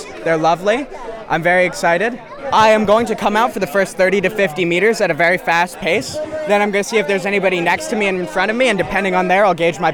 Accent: Woodstock, United States; I'm from Woodstock.

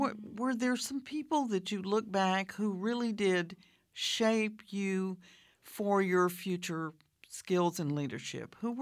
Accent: Louisiana, United States; when I'm from Louisiana, when you cross over the line into Texas, it says El Paso is like 800 and something miles.

